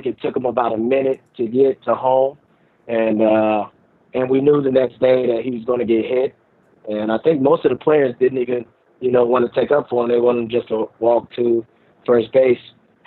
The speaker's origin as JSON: {"language": "English", "town": "Chicago", "region": "Illinois", "country": "United States", "tie": "born or raised there", "said": "Born and raised in Chicago. I graduated from Taylor University in 2009."}